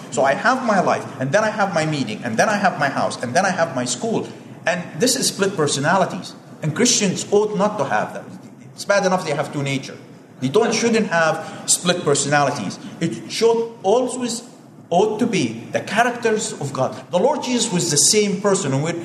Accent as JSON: {"language": "English", "country": "United States", "said": "I'm an American, because my accent, my loud voice, the way I conduct myself"}